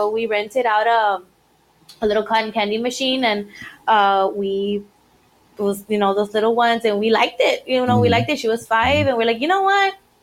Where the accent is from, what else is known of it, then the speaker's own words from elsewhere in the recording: Edinburg, Texas, United States; I am born and raised in Edinburgh, Texas.